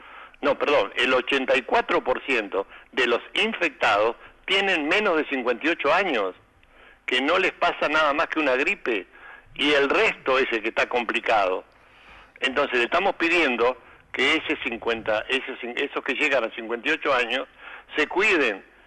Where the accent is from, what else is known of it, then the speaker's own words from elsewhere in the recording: Argentina; eso te demuestra cómo somos los argentinos.